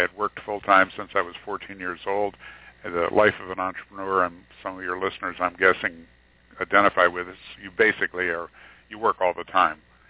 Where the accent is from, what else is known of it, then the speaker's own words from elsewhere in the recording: Green Bay, Wisconsin, United States; also born or lived in West Virginia; now in Denver, United States; You know, born in West Virginia and in the Hill Country and grew up in Green Bay, Wisconsin.